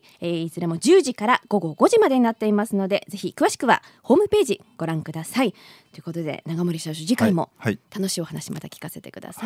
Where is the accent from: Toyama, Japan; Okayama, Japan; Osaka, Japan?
Toyama, Japan; あと自分の地元のアピールも